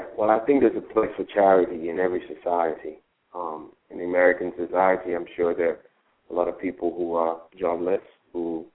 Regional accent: Ghana; I'm from Ghana.

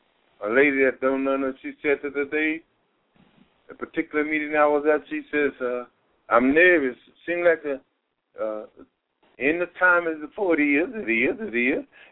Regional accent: Texas, United States; No, I'm a Texan. I love the Texas attitude. I love what is happening in Texas.

